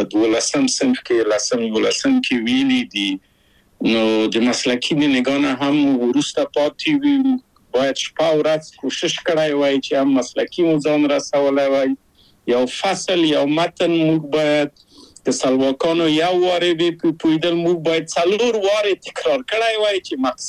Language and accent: Pashto; Kabul, Afghanistan; moved away as an adult; now in Czechoslovakia